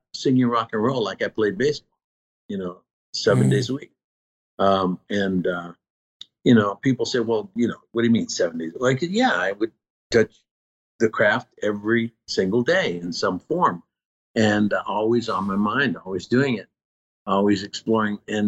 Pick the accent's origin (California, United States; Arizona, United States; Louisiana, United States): California, United States; Los Angeles; I was born and raised in East